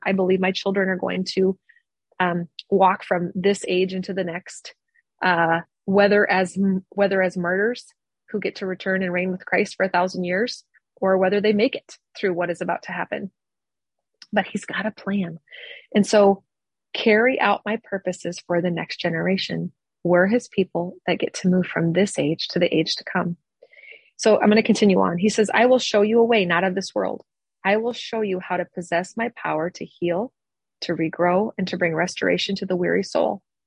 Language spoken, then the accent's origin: English; Iowa, United States; now in Omaha, United States; I live in Omaha, Nebraska today. I've lived there for the last, 14 years, but I was raised in Iowa. So I feel like I'm from Iowa, like I'm an Iowan, but I live in Nebraska.